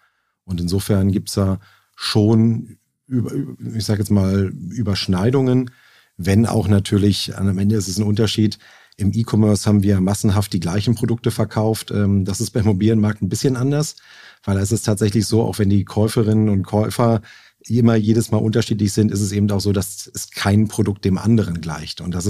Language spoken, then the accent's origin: German; Berlin, Germany; bin tatsächlich gebürtiger Berliner.